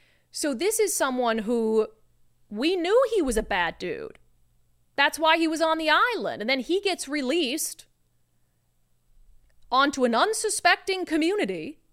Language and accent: English; Minnesota, United States; I'm from Minnesota and I grew up around hunting.